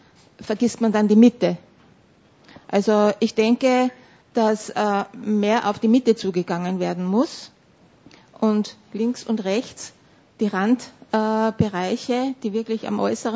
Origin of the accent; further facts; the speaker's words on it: Linz, Upper Austria, Austria; Ich bin Linzerin seit Geburt und 20 Jahre lang war ich islamische Religionslehrerin.